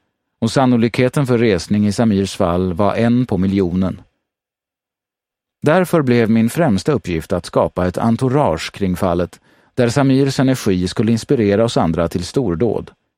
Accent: Örebro, Örebro County, Sweden; under min uppväxt i Örebro fick jag höra om

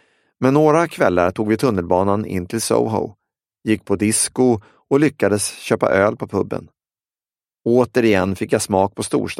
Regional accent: Stockholm, Stockholm County, Sweden; I övrigt minns jag mest att allt var så otroligt mycket större än min hemstad Stockholm.

